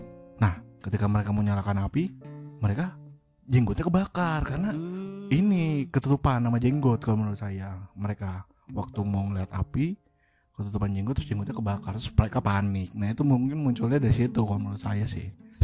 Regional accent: Jakarta, Indonesia; karena saya orang Jakarta juga.

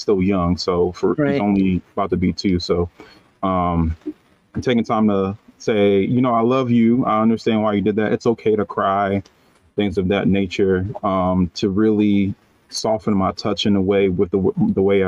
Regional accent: United States; but for me, I grew up in America, but, you know, my parents were the one that came here. And so I grew up in that Liberian culture

